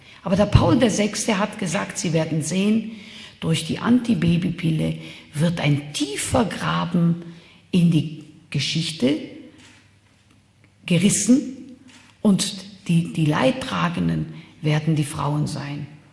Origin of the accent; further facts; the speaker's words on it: Regensburg, Bavaria, Germany; so viele Menschen, wie meine Heimatstadt Regensburg Einwohner hat.